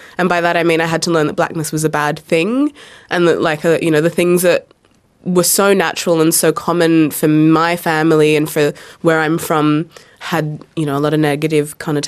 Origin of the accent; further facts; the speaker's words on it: New South Wales, Australia; So I grew up on the central coast of New South Wales, kind of in between Sydney and Newcastle. And it was a very kind of interesting place to grow up.